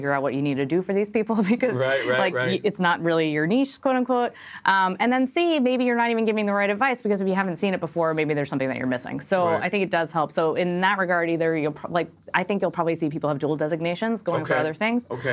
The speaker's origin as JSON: {"language": "English", "town": "Rockaway", "region": "New York", "country": "United States", "tie": "born or raised there", "said": "Sure, I grew up in Rockaway in Queens."}